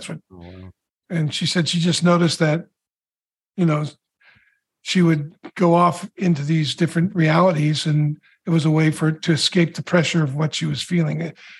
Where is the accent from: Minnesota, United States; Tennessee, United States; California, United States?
California, United States; Petaluma; When I was a kid, it was Napa only, but I grew up in a little town called Petaluma.